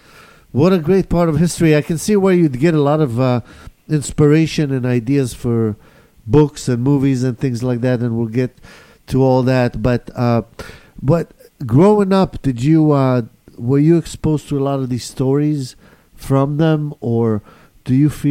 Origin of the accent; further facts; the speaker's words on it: Israel; I grew up in Israel, and I've seen Holocaust survivors all around me.